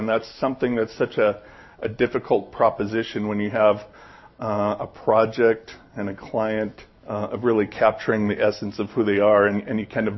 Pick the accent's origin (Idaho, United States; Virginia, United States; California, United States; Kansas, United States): Idaho, United States; Twin Falls; born there; I have roots in southern Idaho. I was born in Twin Falls. I have family in the southern Idaho region, mostly around Mountain Home.